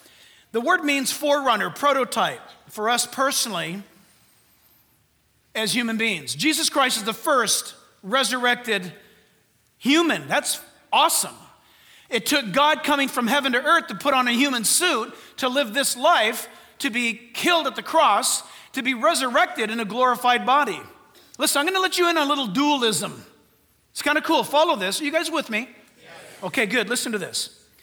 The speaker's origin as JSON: {"language": "English", "region": "California", "country": "United States", "tie": "born or raised there", "said": "down the driveway of our house growing up in Orange County."}